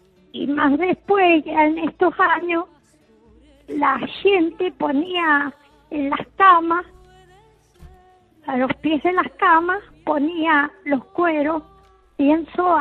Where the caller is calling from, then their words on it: Jáchal, San Juan, Argentina; Soy de Hachal.